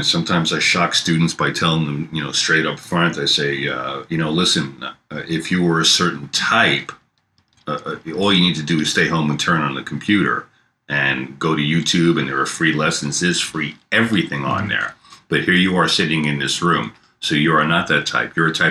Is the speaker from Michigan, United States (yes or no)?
no; New York, United States; I mean, I grew up in New York with WBAI